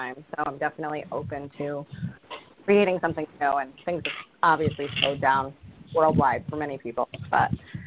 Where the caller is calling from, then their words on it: Rhode Island, United States; I'm calling in from Rhode Island.